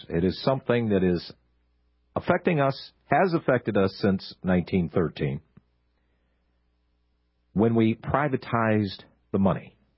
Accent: United States; I am an American in a free market system, or at least it used to be that way.

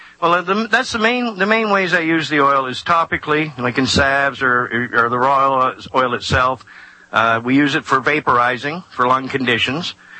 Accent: Canada; I'm from Canada, so CA.

